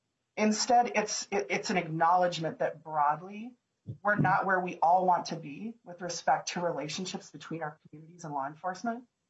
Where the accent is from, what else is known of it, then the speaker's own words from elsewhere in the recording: Minneapolis, Minnesota, United States; I grew up in South Minneapolis, I grew up in the district that I represent